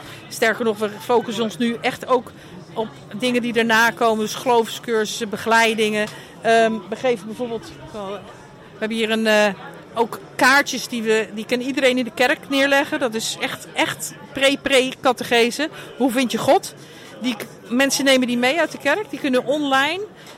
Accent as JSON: {"language": "Dutch", "town": "Leiden", "region": "South Holland", "country": "Netherlands", "said": "Ik kom uit Leiden, dus het verre Nederland."}